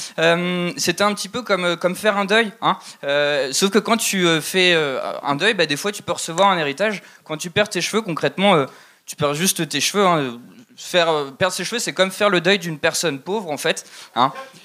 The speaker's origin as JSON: {"language": "French", "country": "France", "said": "je suis Français..."}